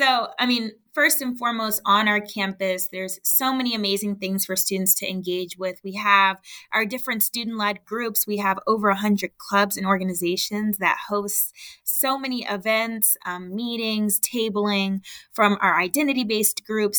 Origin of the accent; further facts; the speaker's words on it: Los Angeles, California, United States; I'm born and raised in Los Angeles, so I love my city.